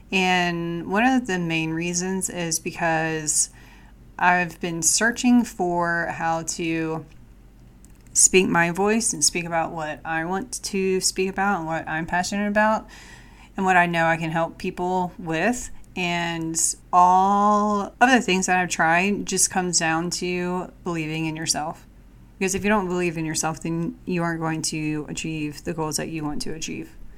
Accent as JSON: {"language": "English", "region": "South Carolina", "country": "United States", "tie": "born or raised there", "said": "So I grew up in South Carolina, and my family and I always went to the Carolina Cup horse race in Camden."}